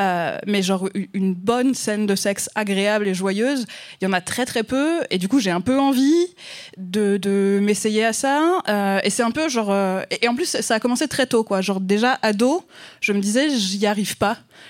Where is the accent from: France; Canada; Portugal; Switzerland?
France; accent: French; Non seulement mon accent français rend la chose ridicule